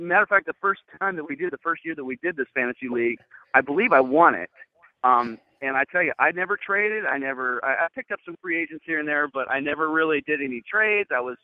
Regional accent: Spokane, Washington, United States; Well, where I grew up was in Spokane. It was right basically on the border of Idaho, basically.

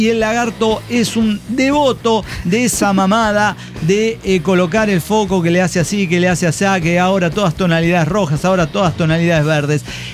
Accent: Bolivia; Y me dijeron, ¿eres italiana? No, soy boliviana.

